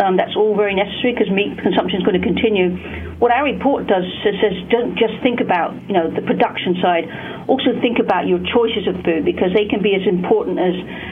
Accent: United Kingdom; so I'm British, as you can maybe tell from the accent.

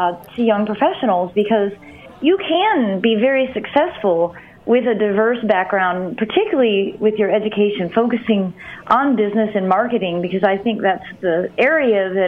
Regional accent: Monroe, Michigan, United States; Well, I grew up in Monroe, Michigan

